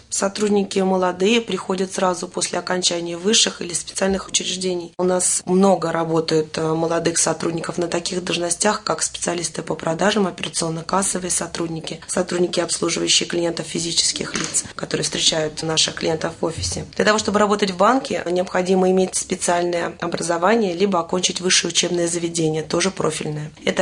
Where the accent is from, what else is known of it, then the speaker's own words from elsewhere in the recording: Ramenskoye, Moscow Oblast, Russia; Я коренная раменчанка и очень рада работать именно в Раменском отделении, там, где я живу.